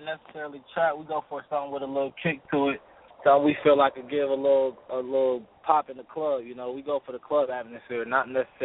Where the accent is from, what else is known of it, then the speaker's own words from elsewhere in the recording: Cobb County, Georgia, United States; We're from Cobb.